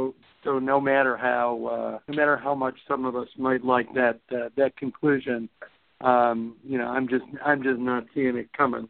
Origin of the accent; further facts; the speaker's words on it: Chicago, Illinois, United States; Since I grew up in Chicago, I'm not a huge Cub hater.